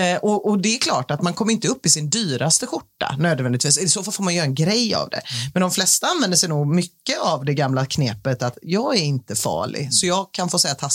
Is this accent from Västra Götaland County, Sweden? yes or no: yes; Gothenburg, Västra Götaland County, Sweden; det är väldigt sällan någon förutom jag är göteborgare.